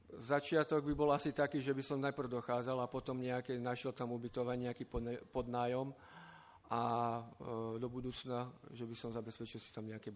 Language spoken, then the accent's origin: Slovak; Poprad, Prešov Region, Slovakia; pochádzam z Popradu